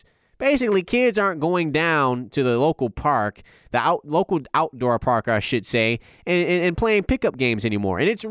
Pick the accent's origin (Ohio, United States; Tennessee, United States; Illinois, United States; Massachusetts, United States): Illinois, United States; Chicago; my hometown, and also, a lot of my brothers, my fraternity brothers, are from Chicago as well.